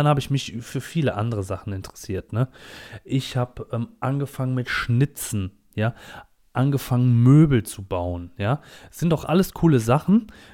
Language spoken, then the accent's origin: German; Rhineland, Germany; ich komme aus dem Rheinland, ne?